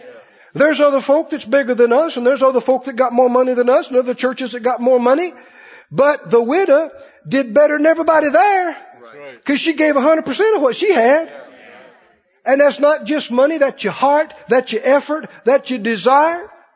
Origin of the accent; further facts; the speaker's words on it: Mississippi, United States; You know, we grew up in Mississippi.